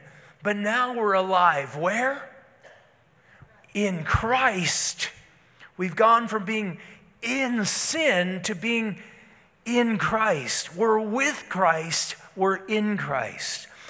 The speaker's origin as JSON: {"language": "English", "town": "Moose Lake", "region": "Minnesota", "country": "United States", "tie": "born or raised there", "said": "You know, I grew up in Moose Lake, Minnesota. We were the Moose Lake Lakers."}